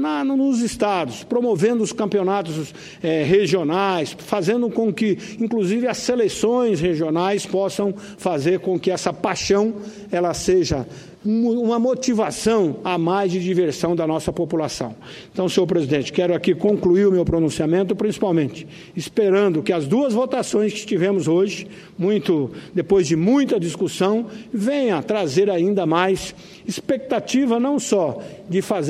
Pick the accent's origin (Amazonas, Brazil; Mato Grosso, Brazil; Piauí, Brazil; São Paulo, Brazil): Mato Grosso, Brazil; Rondonópolis; esse registro importante para a minha cidade natal, Rondonópolis, no estado de Mato Grosso.